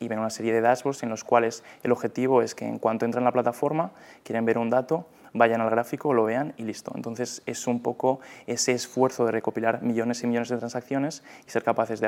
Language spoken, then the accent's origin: Spanish; Cuenca, Castilla-La Mancha, Spain; Yo soy de Cuenca, estudié también en la Universidad de Valencia, estuve 2 años allí y luego partimos a la Universidad de Carolina del Norte en Wilmington.